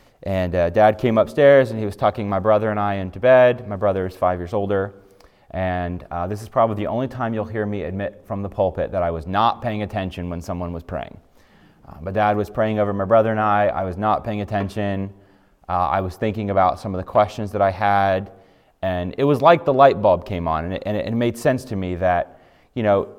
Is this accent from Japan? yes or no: yes; Japan; But I grew up in Japan. I got saved as a missionary kid in Japan about 6 years old.